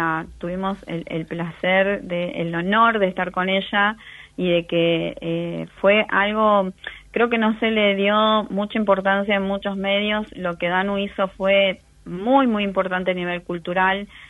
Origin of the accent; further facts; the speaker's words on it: Tucumán, Argentina; born there; now in Santa Fe, Argentina; Yo soy argentina, nací en Tucumán, pero vivo en Santa Fe hace mucho.